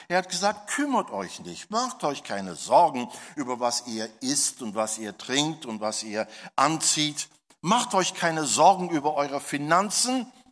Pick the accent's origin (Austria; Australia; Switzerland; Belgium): Australia; German is a second language; Wisst ihr, wo Paradies ist? Bei uns in Australien. Okay, das war der erste, letzte deutsche, australische Witz, den ihr heute hört.